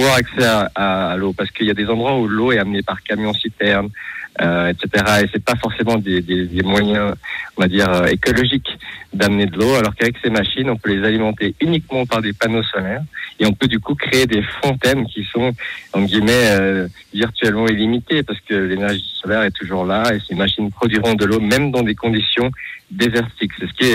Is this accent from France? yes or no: no; Nyon, Vaud, Switzerland; J'ai grandi en Suisse, à Nyon